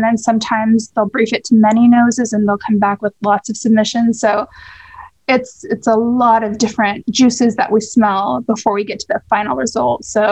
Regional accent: United States; I grew up in the States, but I am Middle Eastern by heritage.

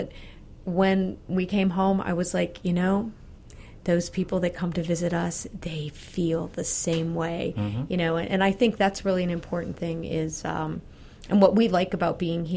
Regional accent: St. Petersburg, Florida, United States; So I won't tell you how old I am, but I grew up in St. Pete when the view from downtown is not as beautiful as it is now from your office.

